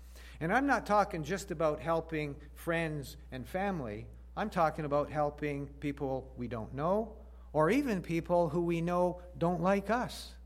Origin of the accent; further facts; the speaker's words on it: Canada; You probably know that Canadians have the reputation of enjoying talking to people about a lot of things except for politics and religion. Because after all, we Canadians don't want to offend anybody